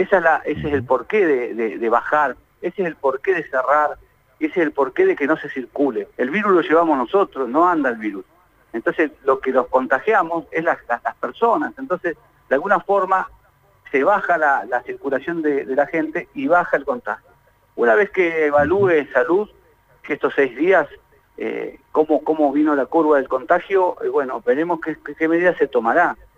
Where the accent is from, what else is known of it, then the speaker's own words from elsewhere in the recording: Argentina; esto es como los argentinos. Todos armamos la selección argentina